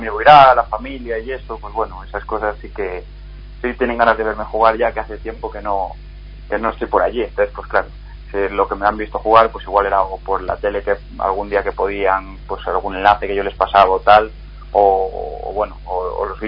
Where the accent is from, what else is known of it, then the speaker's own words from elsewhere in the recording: Columbrianos, Castile and León, Spain; Yo soy de, bueno, es que no sé si lo conocéis, pero bueno, es un pueblo al lado de Ponferrada que se llama Columbrianos.